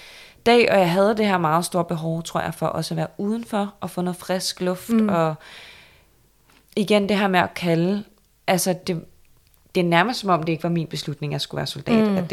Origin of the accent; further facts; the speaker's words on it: Capital Region of Denmark, Denmark; Jeg er også fra Vestegn, ja.